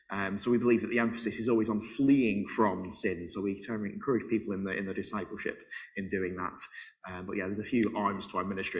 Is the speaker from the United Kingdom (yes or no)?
yes; Preston, North West England, United Kingdom; I come from Preston, so I've only driven an hour or so to get in this morning. I'm part of a Church of England church in Preston